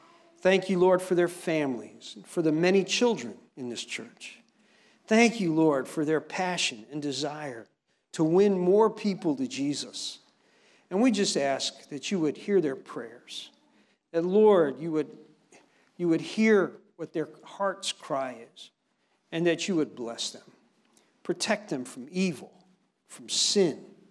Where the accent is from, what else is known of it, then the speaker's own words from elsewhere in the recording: Newark, New Jersey, United States; You know, I come from Newark, New Jersey, originally